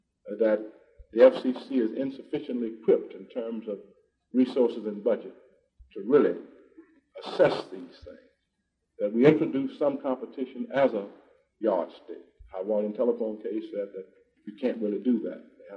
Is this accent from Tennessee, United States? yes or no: yes; Memphis, Tennessee, United States; I was born in Memphis, Tennessee. I was raised there until I went to the Army.